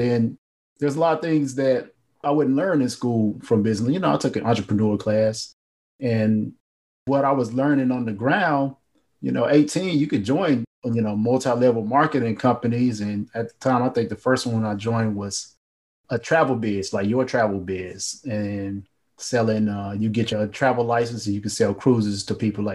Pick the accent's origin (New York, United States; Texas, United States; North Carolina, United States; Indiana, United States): North Carolina, United States; Yeah. I'm from North Carolina.